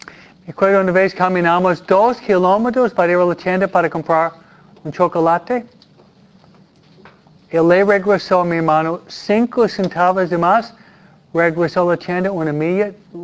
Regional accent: New York, United States; en invierno, de donde vengo yo, hay nieve, ¿no? ¿Y qué hacíamos nosotros?

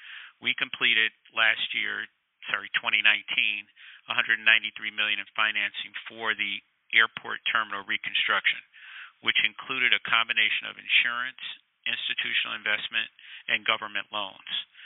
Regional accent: Joliet, Illinois, United States; I grew up in Joliet, Illinois, the Chicagoland area. Went from there to Morehouse College to play on a tennis scholarship.

